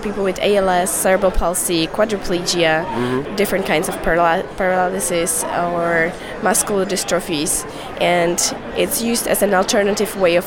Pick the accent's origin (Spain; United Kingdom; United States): Spain; English is a second language; We're from Spain.